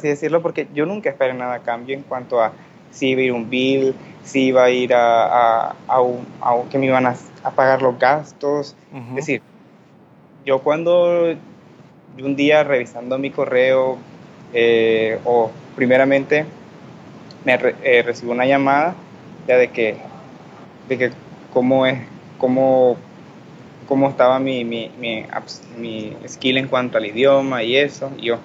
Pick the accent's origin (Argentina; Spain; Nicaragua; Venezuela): Nicaragua; Cuando me preguntaban de qué país vienes, de Nicaragua